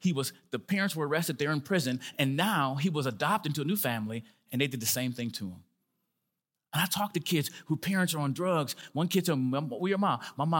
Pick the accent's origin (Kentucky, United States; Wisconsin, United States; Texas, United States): Wisconsin, United States; Milwaukee; Growing up in Milwaukee, Wisconsin, I understood the idea of choices